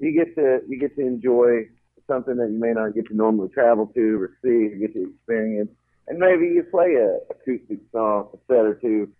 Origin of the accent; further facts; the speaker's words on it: Oklahoma, United States; the stock tanks I grew up on in Oklahoma when they're spawning